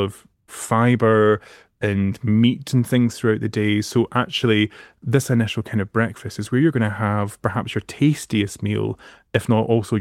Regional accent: Paisley, Scotland, United Kingdom; I say buttery, but then I'm from Paisley, so I would say buttery because I have to try and pronounce every syllable or it just slurs out my mouth.

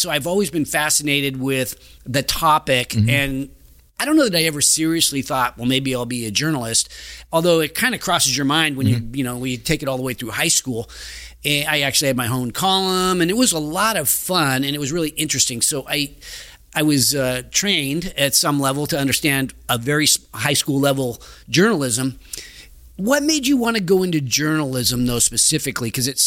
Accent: Roseville, California, United States; now in Loomis, United States; I grew up in Roseville. I live in Loomis. I've never gone anywhere.

